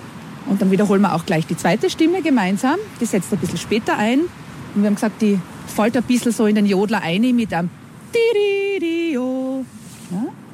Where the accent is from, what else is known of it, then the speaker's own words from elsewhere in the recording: Graz, Styria, Austria; Meine Vorfahren, also in dritter und vierter Generation, kommen aus dem Zillertal. Ich selbst bin eine Grazerin mit starken Wurzeln, auch im Norden von Graz, Semriach, Rechberger Gegend, wo auch gejodelt wird.